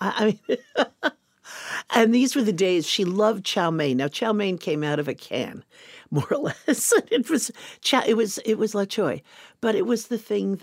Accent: Paramus, New Jersey, United States; I grew up about 15 miles outside of New York City, in what was then a new suburb, Paramus, New Jersey.

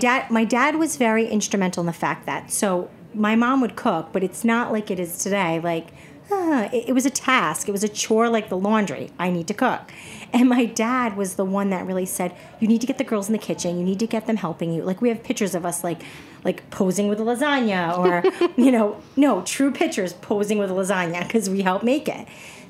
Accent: Westerly, Rhode Island, United States; So then we came to Rhode Island, which is where my dad was born and raised. So we grew up in Westerly, Rhode Island

